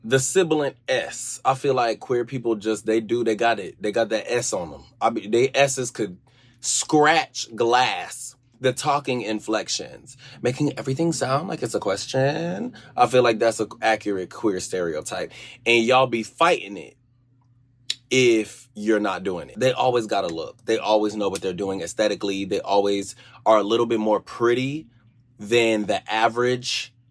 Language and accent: English; Georgia, United States; I grew up in Georgia. I grew up in a really conservative space.